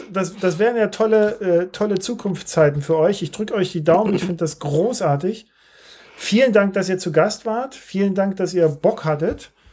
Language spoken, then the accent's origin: German; East Germany, Germany; Gut, ich komme aus der DDR